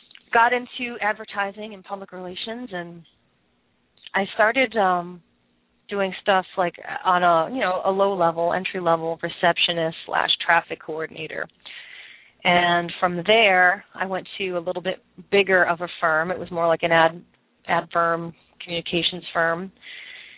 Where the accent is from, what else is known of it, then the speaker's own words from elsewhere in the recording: Boston, Massachusetts, United States; now in San Antonio, United States; I'm originally from Boston, but I've transplanted myself into San Antonio, Texas. And I've been here for about 4 years.